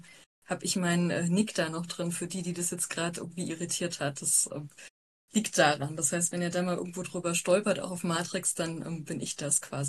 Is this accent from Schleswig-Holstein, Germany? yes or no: no; North Rhine-Westphalia, Germany; bin dann irgendwann nach Jahren wieder zurück ins Oberbergische. Also ich komme aus NRW und bin dann irgendwann nach, ich glaube, 11 Jahren wieder zurück